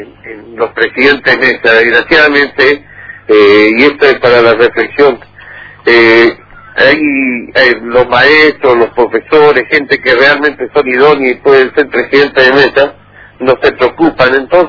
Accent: Posadas, Misiones, Argentina; Yo tengo muchas generaciones acá de misioneros, de posadeños. Quiero a mi pueblo, quiero a mi gente

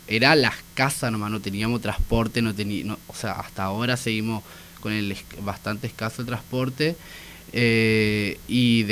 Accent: Posadas, Misiones, Argentina; son barrios de diferentes puntos de Posadas. Yo, por ejemplo, soy de la Chacra 178

